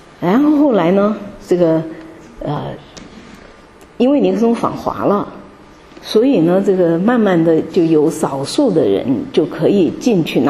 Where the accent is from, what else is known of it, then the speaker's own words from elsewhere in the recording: Hangzhou, Zhejiang, China; 而且他是杭州人，杭州是我的家乡哈